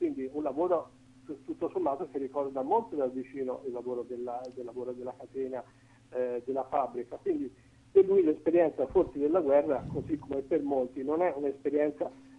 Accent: Tuscany, Italy; io sono toscano, mio nonno era fiorentino

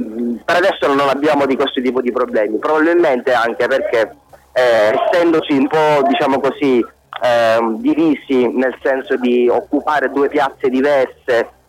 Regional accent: Sicily, Italy; l'obiettivo principale che ci riguarda direttamente come siciliani è il no alla guerra in Libia

